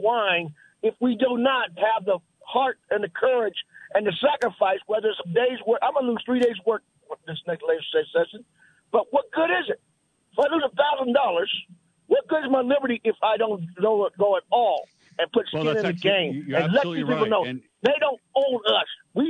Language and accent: English; United States; I'm not going to go to Argentina. I am an American